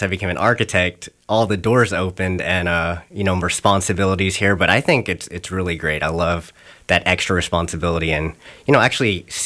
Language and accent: English; Houston, Texas, United States; also born or lived in Paris, France; now in Jacksonville, United States; And so I grew up in Houston and I also lived a little bit in Paris. So I grew up in big cities.